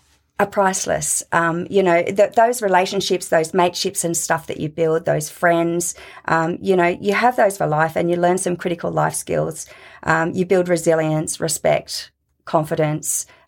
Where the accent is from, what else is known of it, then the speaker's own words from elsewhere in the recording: Orange, New South Wales, Australia; is a country girl that was born and bred in Orange.